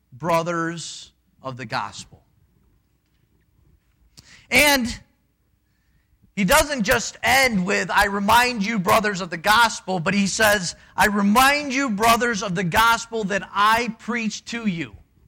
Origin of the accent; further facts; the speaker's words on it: Michigan, United States; And because I'm from Michigan, that doesn't make me feel bad at all.